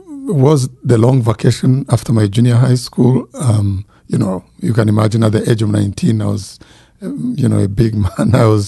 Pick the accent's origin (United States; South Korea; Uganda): Uganda; born there; I wasn't born yet, but you know, I was born in Uganda.